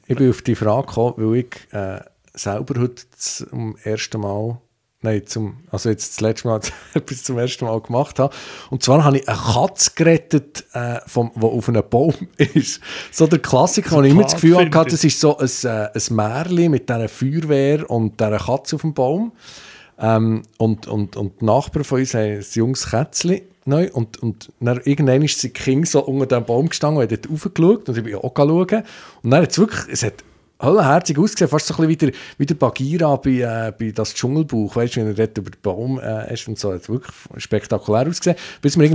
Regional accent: Switzerland; als Schweizer

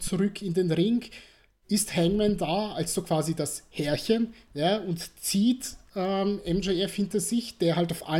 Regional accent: Austria; als Patriot, als Österreicherin

